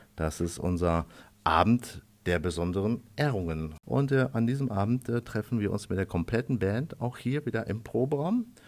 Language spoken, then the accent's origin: German; Kapellen, Germany; Ich komme ursprünglich aus Kapellen